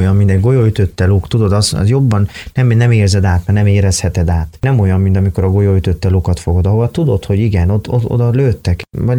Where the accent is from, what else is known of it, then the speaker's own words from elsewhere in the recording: Odorheiu Secuiesc, Harghita, Romania; Én Székelyudvarhelyi vagyok Erdélyből